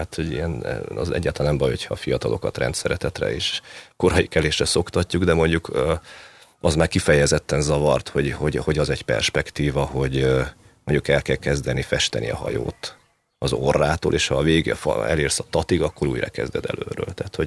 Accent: Tab, Somogy, Hungary; born there; Én Tabon születtem, ez a Tab, ez egy kisváros, ami a Balaton déli partjához van nagyon-nagyon közel, és édesanyai ágam azok siófokiak voltak

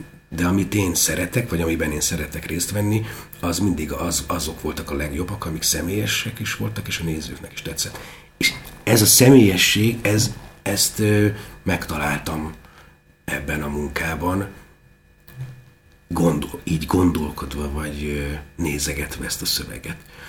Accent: Tatabánya, Komárom-Esztergom, Hungary; hogy én Tatabányai vagyok

